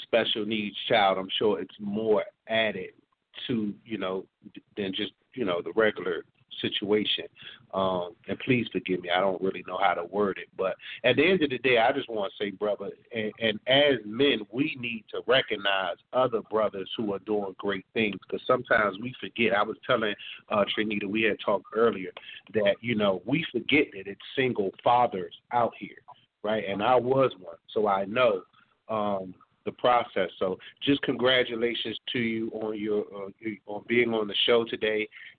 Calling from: Virginia, United States; I'm calling from Virginia.

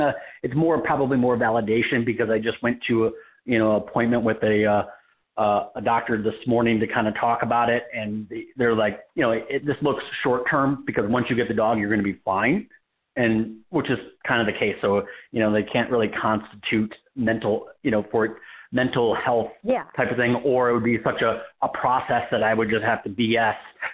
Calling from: Nevada, United States; I'm calling from Nevada.

